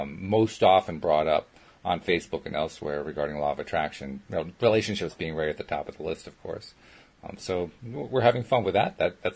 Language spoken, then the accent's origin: English; Schenectady, New York, United States; I grew up south of there. I grew up in Schenectady, New York.